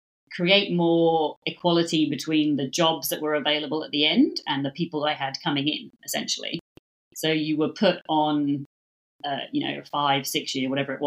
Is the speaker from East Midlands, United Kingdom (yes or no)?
no; London, United Kingdom; So I grew up in London to Irish migrant parents. So they moved to London from Ireland for my dad's job.